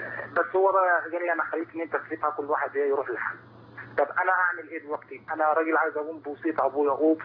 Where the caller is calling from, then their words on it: Jordan; انا بكلمك من الاردن